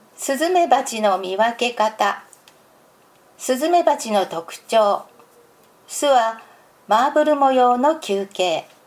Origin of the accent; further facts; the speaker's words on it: United States; now in Japan; 私の出身地では夏休みに親戚の家に泊まったり、祖父母の家に行ったりするのが普通でした。日本に来て一番驚いたのは、会社や仕事でも夏休みがあることを知ったことです。